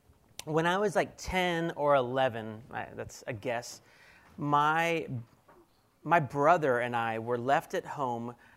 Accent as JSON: {"language": "English", "town": "Kansas City", "country": "United States", "tie": "born or raised there", "said": "I grew up in Kansas City, and I'm still happy about the Chiefs."}